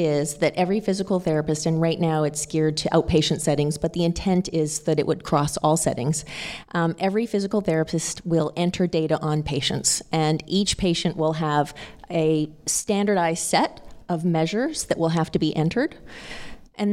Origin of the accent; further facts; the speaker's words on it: Canada; moved away; I came from Canada 27 years ago, 28 years almost.